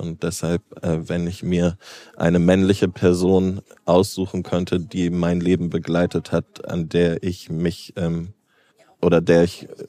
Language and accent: German; Bavaria, Germany; an den Ort zurück, wo ich herkomme, was ich fast vergessen habe, nämlich Bayern